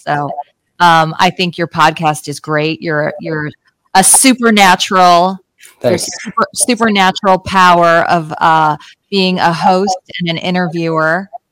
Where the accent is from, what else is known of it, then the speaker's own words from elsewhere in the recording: Cleveland, Ohio, United States; now in Los Angeles, United States; I'm from Cleveland, Ohio.